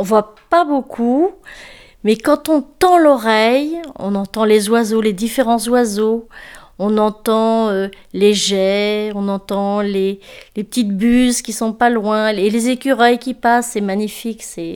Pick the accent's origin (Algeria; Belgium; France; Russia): France; Brest, Brittany; moved away; Je suis née déjà en Bretagne. Je suis brestoise. Bien que je sois partie à Paris, je ne concevais pas de passer ma vie à Paris.